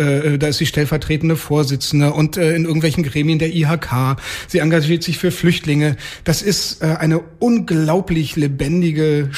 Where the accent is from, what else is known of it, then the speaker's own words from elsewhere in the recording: Potsdam, Brandenburg, Germany; Die meisten sagen wahrscheinlich Deutschland. Ich sag auch Potsdam, ne?